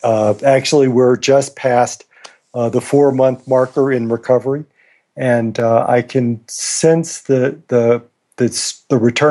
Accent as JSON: {"language": "English", "town": "Birmingham", "region": "Alabama", "country": "United States", "tie": "born or raised there", "said": "So, and I grew up in Birmingham, Alabama, in the difficult days of Birmingham in the 1950s and the early 1960s."}